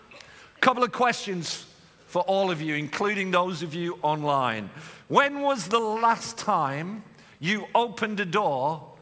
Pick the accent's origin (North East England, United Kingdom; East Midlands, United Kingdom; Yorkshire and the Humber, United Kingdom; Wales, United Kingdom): North East England, United Kingdom; Stockton-on-Tees; born there; I was born in Stockton-on-Tees in the Northeast.